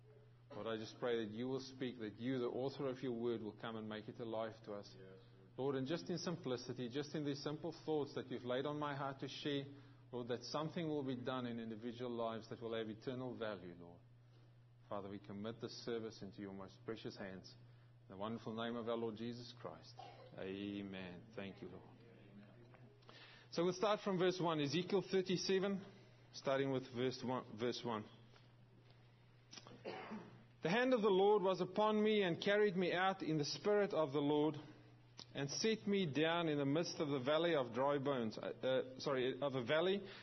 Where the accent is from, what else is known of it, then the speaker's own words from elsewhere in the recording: South Africa; moved away as an adult; now in New Zealand; I grew up in South Africa, was born in South Africa, and moved to New Zealand about 10 years ago.